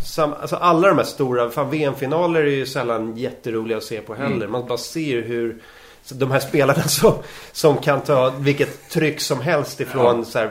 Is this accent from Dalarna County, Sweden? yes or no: no; Ösmo, Stockholm County, Sweden; jag växte upp i Nynäshamn. Eller Ösmo faktiskt, utanför Nynäs.